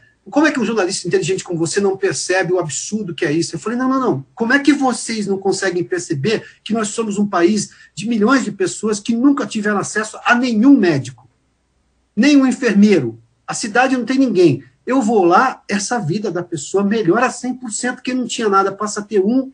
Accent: São Paulo, Brazil; Eu sou do interior de São Paulo

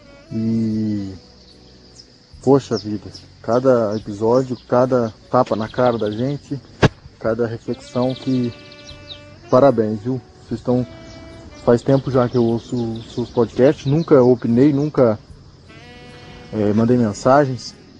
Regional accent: Minas Gerais, Brazil; Sou aqui do sul de Minas.

